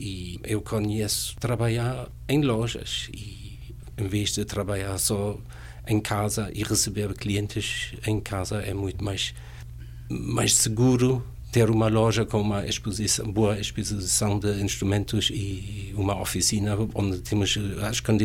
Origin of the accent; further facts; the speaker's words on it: Germany; Portuguese is a second language; moved away as an adult; Inglaterra, porque não foi possível na altura encontrar um sítio para aprender na Alemanha, que é o meu país de origem.